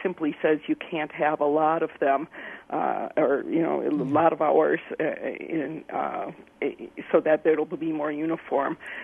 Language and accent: English; Fond du Lac, Wisconsin, United States; in my hometown of Fond du Lac, you're able to go to City Hall during the times, or whatever, the City County Government Center